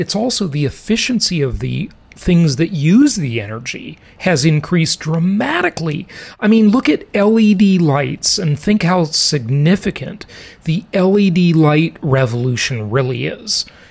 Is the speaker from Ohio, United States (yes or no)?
no; Los Angeles, California, United States; I mean, I grew up in Los Angeles, okay?